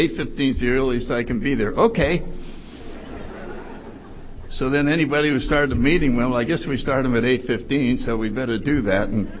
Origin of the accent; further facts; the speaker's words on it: New Haven, Connecticut, United States; I grew up in New Haven, Connecticut, and I was born in 1931.